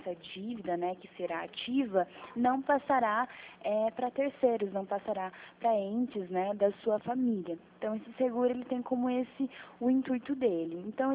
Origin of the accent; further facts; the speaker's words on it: Araras, São Paulo, Brazil; Eu moro, né? Na verdade, minha cidade natal é Araras. É 1 hora, de Campinas.